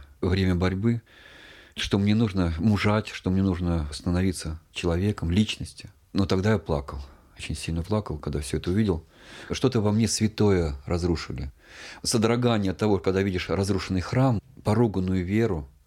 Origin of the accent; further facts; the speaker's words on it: Vypolzovo, Tver Oblast, Russia; Я родился в Тверской области, в Балаговском районе, в поселке Выползу. Мама моя тверская, папа у меня из Соликамска, с Урала.